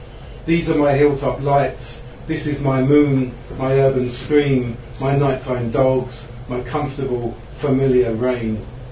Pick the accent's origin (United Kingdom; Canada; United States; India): United Kingdom; England; now in Cork, Ireland; I'm from England originally, but I've been here 20 years, and I'm writing about Cork